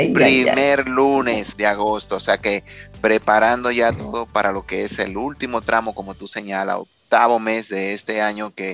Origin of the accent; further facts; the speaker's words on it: Dominican Republic; por la admiración y el respeto que como dominicano me toca